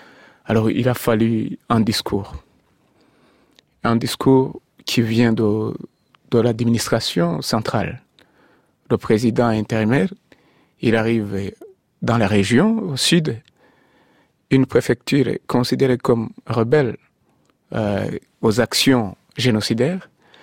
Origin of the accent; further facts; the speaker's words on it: Mayunzwe, Rwanda; Alors nous, chez nous, à Mayunzwe